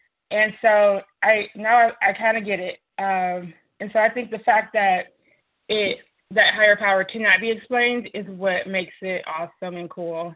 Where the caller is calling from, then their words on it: Detroit, Michigan, United States; I'm calling from Detroit, Michigan.